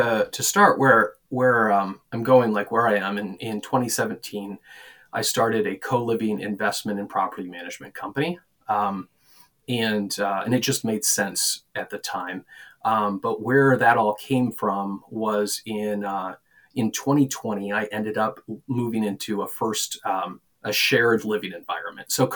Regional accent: Iowa, United States; now in Estes Park, United States; I grew up in Iowa, and kind of everybody dreams of retiring to Estes Park, which is, my parents did that.

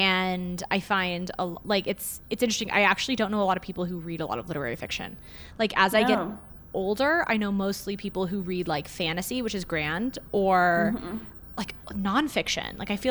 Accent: Santa Barbara, California, United States; born there; but my family's from LA. I was born in Santa Barbara. I've spent a lot of time out there.

